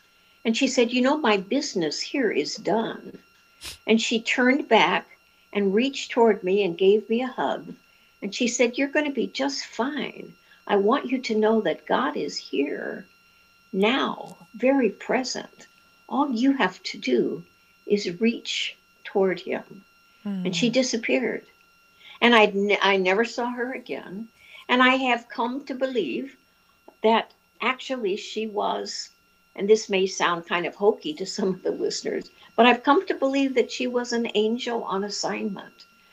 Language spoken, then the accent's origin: English; Lafayette, Indiana, United States; I grew up in Lafayette, Indiana, a scared little kid who always, as I said, always was looking to feel as though I fit